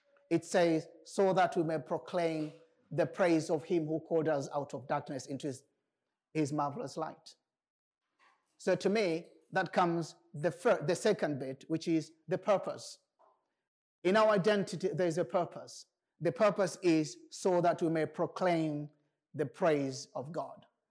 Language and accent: English; Tanzania; now in United Kingdom; I was born in Tanzania, so my original nationality was Tanzanian, okay? So I grew up in Tanzania, and then I decided to come to UK, and then I changed my nationality into British.